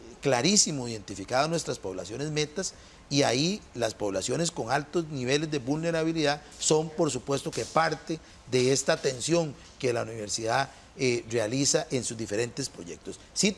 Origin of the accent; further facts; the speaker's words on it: Costa Rica; El día que nosotros perdamos ese carácter como sociedad costarricense